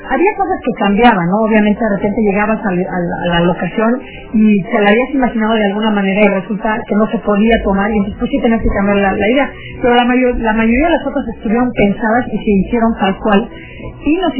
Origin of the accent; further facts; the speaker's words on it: Mexico; Yo no los conocía porque soy mexicana